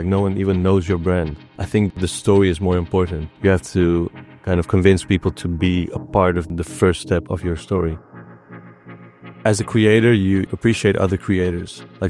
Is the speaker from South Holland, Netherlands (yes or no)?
no; Amsterdam, North Holland, Netherlands; when I grew up in Osdorp, the only thing I could think about was football.